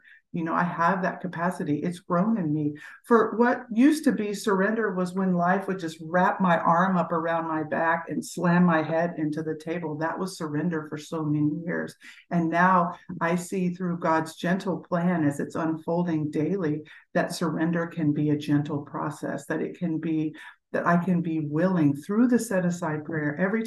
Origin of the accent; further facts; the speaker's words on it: Texas, United States; I'm from Texas, so riding herd is like one of those things that people do around here.